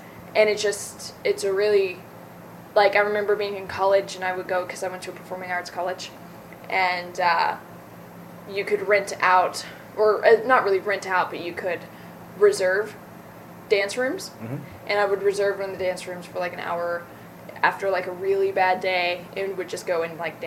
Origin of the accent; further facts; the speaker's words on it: Kentucky, United States; Yes, I was born and raised in Kentucky.